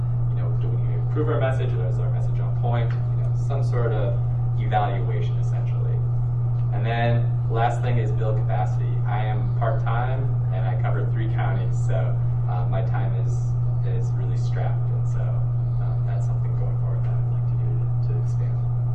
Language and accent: English; Wisconsin, United States; also born or lived in Utah; I'm from Wisconsin, but I lived out in Utah for the last 7 years.